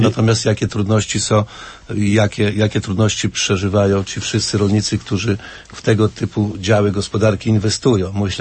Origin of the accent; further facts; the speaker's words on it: Łuków, Lublin Voivodeship, Poland; born there; now in Aleksandrów, Poland; urodziłem się w Łukowie, mieszkam w pobliskim Aleksandrowie, to jest północna część Lubelszczyzny